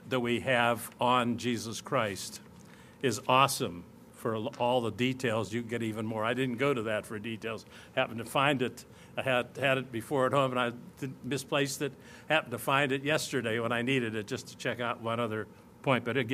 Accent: Bridgeville, Pennsylvania, United States; I was born in Canonsburg, Pennsylvania, but my parents resided in Bridgeville, Pennsylvania, and then Claysville for a little while, but then back to Bridgeville. So Bridgeville is my hometown, but Canonsburg Hospital is where I was born.

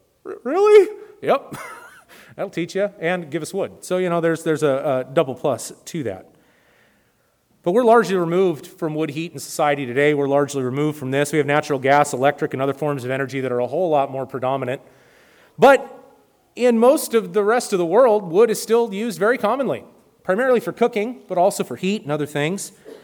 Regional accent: Spokane, Washington, United States; growing up in the Spokane area, we had our fair share of winter weather.

